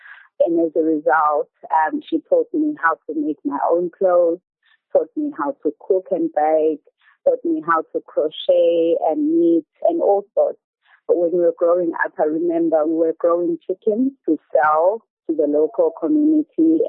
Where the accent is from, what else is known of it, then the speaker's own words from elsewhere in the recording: Mthuleni, KwaZulu-Natal, South Africa; I grew up in the area